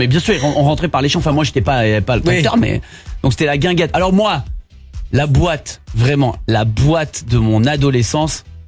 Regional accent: Provence-Alpes-Côte d'Azur, France; Moi, je viens des Hautes-Alpes, hein, près des Ors.

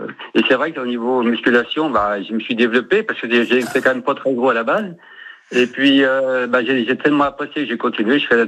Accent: Pays de la Loire, France; Moi, je suis pas de la Mayenne. Je viens de la Loire Atlantique.

